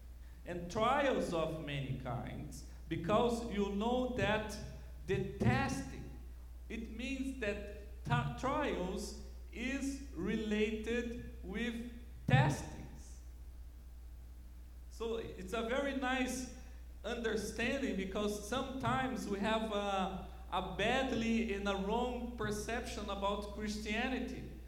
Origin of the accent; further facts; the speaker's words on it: Brazil; me and my wife, we are from Brazil